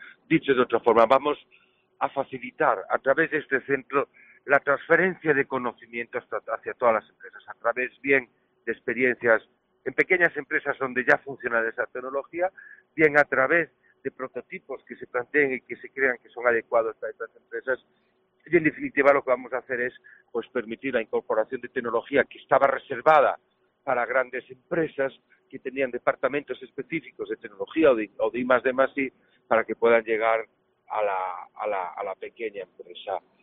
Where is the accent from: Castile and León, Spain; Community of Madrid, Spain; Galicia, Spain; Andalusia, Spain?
Galicia, Spain; A Coruña; no ya como administración gallega, sino ya como coruñeses